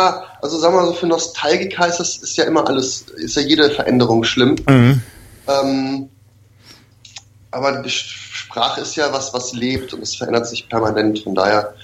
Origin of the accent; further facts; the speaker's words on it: Cologne, North Rhine-Westphalia, Germany; Nee, ich bin Kölsche Jung.